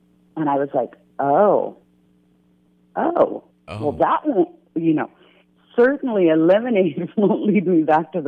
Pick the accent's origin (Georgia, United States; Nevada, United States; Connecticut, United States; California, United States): California, United States; San Diego; I mean, I'm from San Diego, so when we say cold, it's definitely not North Dakota cold